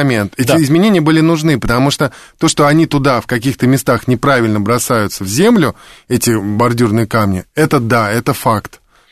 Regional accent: Moscow, Russia; born there; я родился в Москве 43 года назад

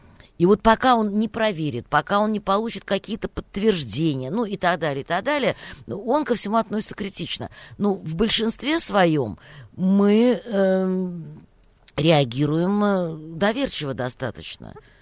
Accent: Russia; я никогда не скрываю, что я русская, не говоря о том, что у меня это на физиономии написано, и в моем акценте это читается.

